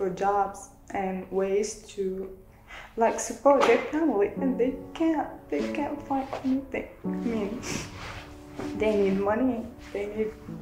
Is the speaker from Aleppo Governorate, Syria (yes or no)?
yes; Aleppo, Aleppo Governorate, Syria; English is a second language; also born or lived in Latakia; now in Turkey; I am from Syria, Aleppo. I used to live there with my family. Yeah, and when all the problems started, we had to move to Latakia because it was much more safer.